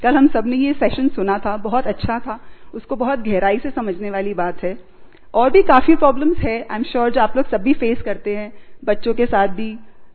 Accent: Jaipur, Rajasthan, India; मैं जयपुर से हूँ और जयपुर पीस पैलेस में करीब अभी कुछ ही महीनों पहले मैंने यहाँ पे ज्वाइन किया है

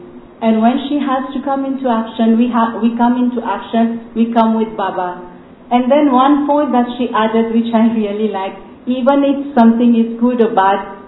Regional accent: Mauritius; from Mauritius.

